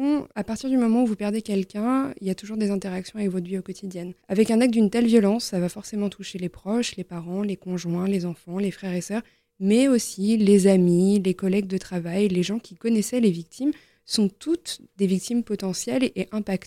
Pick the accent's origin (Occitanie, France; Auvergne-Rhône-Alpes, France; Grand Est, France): Auvergne-Rhône-Alpes, France; Lyon; moi d'autant plus en tant que lyonnaise et membre de l'association depuis longtemps, je suis très très fière de voir ma ville se mobiliser ainsi.